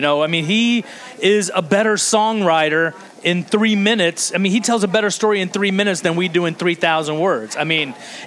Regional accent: Georgia, United States; I grew up in Georgia, so I got classic rock, all, you know, country-ish

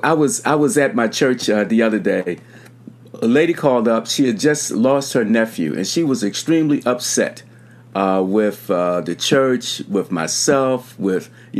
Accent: Baltimore, Maryland, United States; I grew up in Baltimore.

